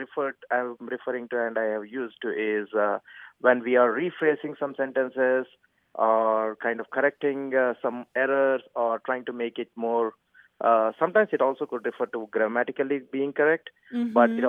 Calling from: Frisco, Texas, United States; I'm calling from Frisco, Texas.

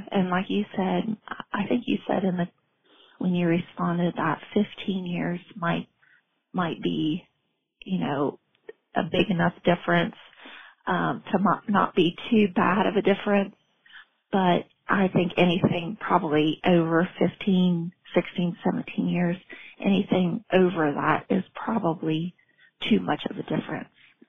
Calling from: Ohio, United States; I'm from Ohio.

